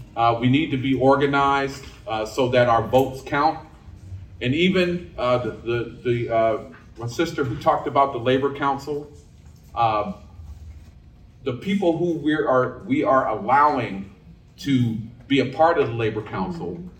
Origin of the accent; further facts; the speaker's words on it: Berkeley, California, United States; I've been in the Bay Area my whole life. I'm a resident of Berkeley, which is right next to Oakland. I grew up in Berkeley.